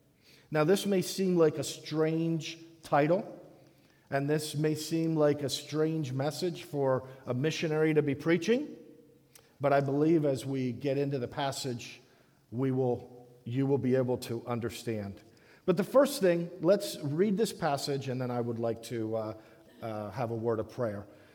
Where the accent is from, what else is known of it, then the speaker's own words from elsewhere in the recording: Dominican Republic; the house that I grew up in the Dominican Republic.